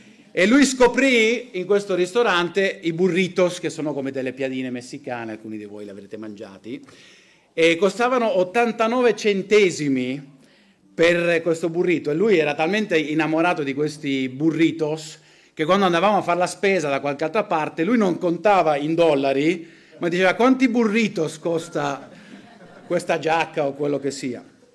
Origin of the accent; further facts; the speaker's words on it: Spain; Io sono nato e cresciuto in Spagna